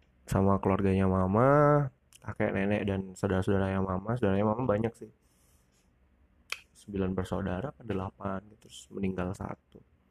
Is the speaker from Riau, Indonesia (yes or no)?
no; Surabaya, East Java, Indonesia; also born or lived in Kupang; Ya, sama keluarganya mama dari kecil di Surabaya. Dulu pas lahir numpang di ini sih, di NTT, di Kupang, Nusa Tenggara Timur. Tapi bapak saya orang Wonogiri katanya.